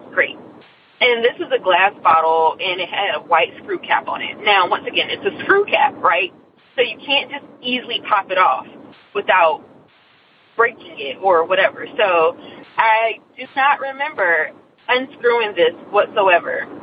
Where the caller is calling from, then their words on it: Nashville, Tennessee, United States; By the way … I'm calling from Nashville, Tennessee.